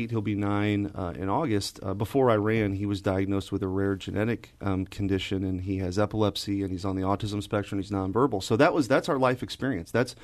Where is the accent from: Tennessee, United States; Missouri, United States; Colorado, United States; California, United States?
Missouri, United States; St. Louis; Well, I grew up in St. Louis, and I grew up in North County, actually, near the airport.